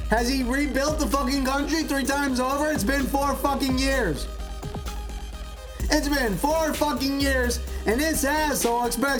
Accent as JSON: {"language": "English", "region": "California", "country": "United States", "tie": "born or raised there", "said": "Look at fucking California. Look at my home state right now. The state that I fucking live in."}